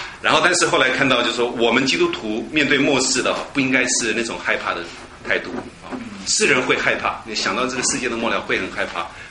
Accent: China; 那对我们中国人观念的话，比较是没有一个开始

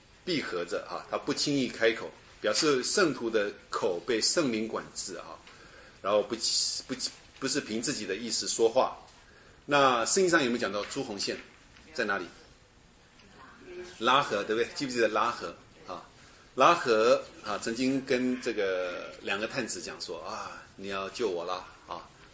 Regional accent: China; 不像我们中国人啊，你去可能校长或者是怎么样，就一直骂你的儿子

